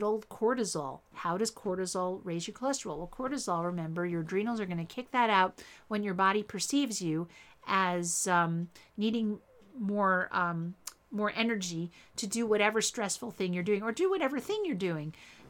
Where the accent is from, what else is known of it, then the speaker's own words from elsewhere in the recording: East Windsor, New Jersey, United States; hawthorn is special to me because I grew up on Hawthorn Lane in East Windsor, New Jersey.